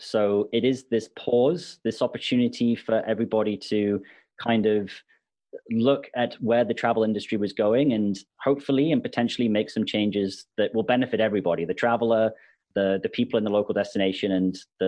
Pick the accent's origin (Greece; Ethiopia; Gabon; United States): Gabon; also born or lived in Nigeria / Brunei / United Kingdom / Canada; now in Ontario, Canada; So although I went to school in the UK, I mean, I grew up in Gabon and Nigeria and Brunei and spent time in Eastern Russia. And so I moved to Canada after finishing university and lived in Alberta for 12 years. And then now I've moved to Eastern Canada and I'm living in Ontario.